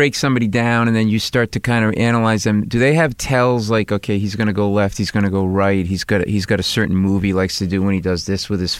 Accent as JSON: {"language": "English", "region": "New England", "country": "United States", "tie": "born or raised there", "said": "Because you know, guys like I'm a Celtics fan. I grew up in New England."}